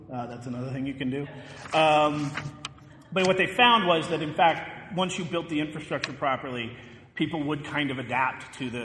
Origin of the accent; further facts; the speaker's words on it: Calgary, Alberta, Canada; my hometown of Calgary, for example